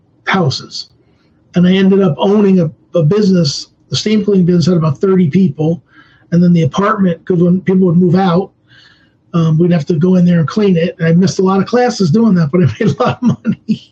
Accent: New York City, New York, United States; I grew up in New York City, and I was always doing side hustles, working, trying to figure things out.

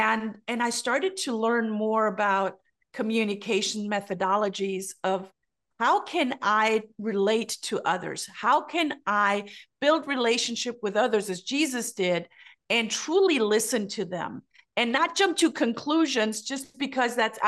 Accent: Germany; Yeah, so I grew up in Germany. My father was a missionary.

